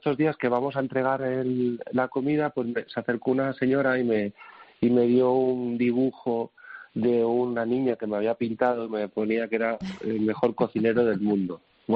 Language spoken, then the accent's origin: Spanish; Madrid, Community of Madrid, Spain; yo soy muy de Madrid, ¿no? Soy un cocinero madrileño y quiero que mi ciudad vuelva otra vez a ser lo que era.